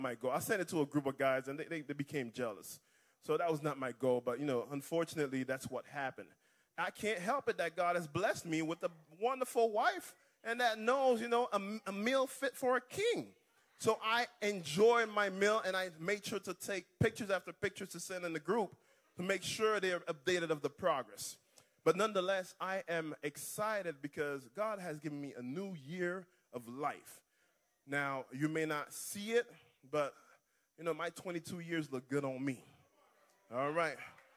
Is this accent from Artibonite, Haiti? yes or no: no; Port-au-Prince, Ouest, Haiti; David and I, we grew up back in Haiti, in Port-au-Prince, Haiti